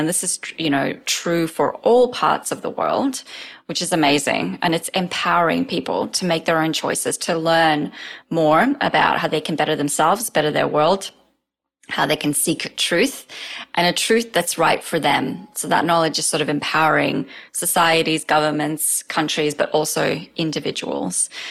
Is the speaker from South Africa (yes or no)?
no; Australia; And then the other one that I will say is, I'm from Australia.